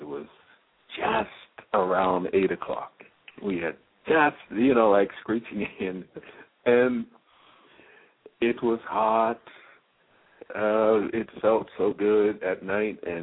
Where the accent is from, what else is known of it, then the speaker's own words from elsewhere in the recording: Harlem, New York, United States; moved away as an adult; And I'm fresh out of America, born and raised in Harlem.